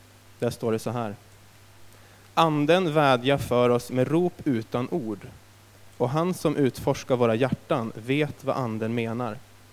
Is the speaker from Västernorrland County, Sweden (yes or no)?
yes; Härnösand, Västernorrland County, Sweden; jag var 17 år, då hade jag precis blivit medlem i EFS-kyrkan i Härnösand, där jag är född och uppvuxen.